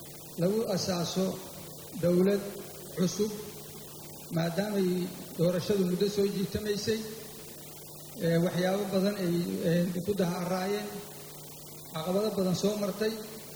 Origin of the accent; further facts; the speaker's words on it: Bosaso, Bari, Somalia; born there; waxaan ku dhashay magaalada Boosaaso waxaan wax ku bartay dalka gudihiisa